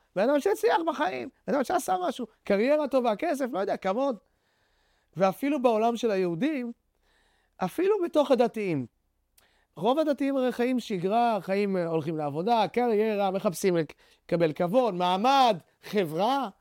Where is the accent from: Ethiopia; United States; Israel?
United States; אבל שוב, אנחנו היינו אמריקאים, אנחנו היינו עקשנים, היינו מעצבנים